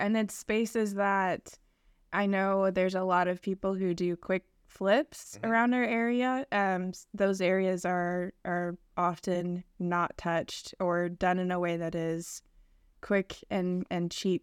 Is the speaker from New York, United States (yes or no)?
no; Branson, Missouri, United States; Yes, I'm from Branson. My family still lives in Branson.